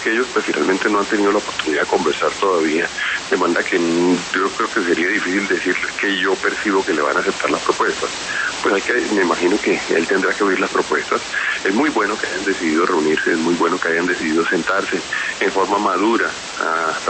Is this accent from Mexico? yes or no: no; Colombia; tenemos que mantenerlos en la decisión que traemos como colombianos desde el año 2014 de tener una reforma tributaria estructural